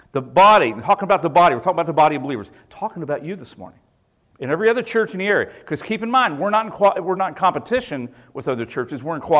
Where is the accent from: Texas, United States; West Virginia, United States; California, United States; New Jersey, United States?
West Virginia, United States; also born or lived in Baltimore; I remember when we moved up from Baltimore, I was born in West Virginia, we moved to Baltimore, Dad worked, we moved back to West Virginia